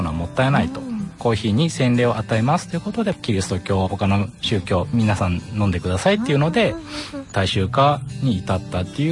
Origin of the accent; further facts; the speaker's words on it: Anjo, Aichi, Japan; 出身は安城ですね。